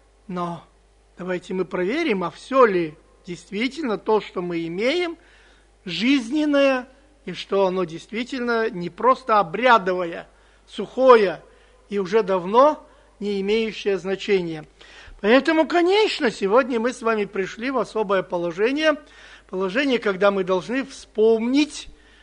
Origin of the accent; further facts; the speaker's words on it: Moscow, Russia; Я сегодня испытал всю свою уверенность, какой я москвич, понимаете?